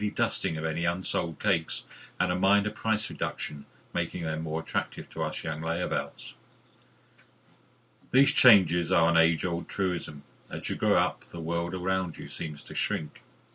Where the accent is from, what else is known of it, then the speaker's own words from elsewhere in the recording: South East England, United Kingdom; I grew up in the Garden of England in the 1950s.